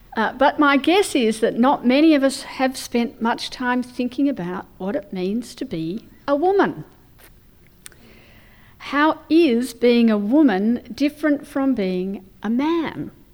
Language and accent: English; Australia; if you wonder why I speak funny, it's because I'm from Australia.